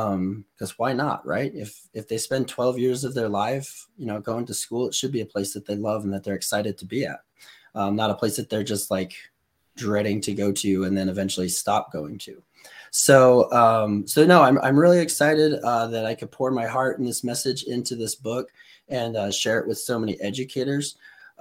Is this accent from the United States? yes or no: yes; Albuquerque, New Mexico, United States; I am from Albuquerque, New Mexico, currently working in the city of Albuquerque Public Schools.